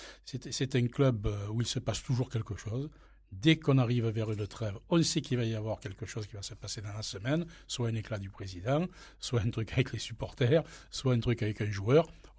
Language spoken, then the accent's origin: French; Marseille, Provence-Alpes-Côte d'Azur, France; Je viens de France, oui, Marseille.